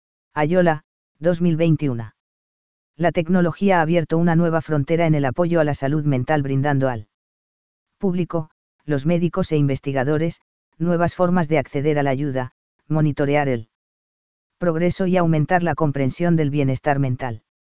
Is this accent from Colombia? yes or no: yes; Colombia; Como colombianos y regidos por nuestra constitución política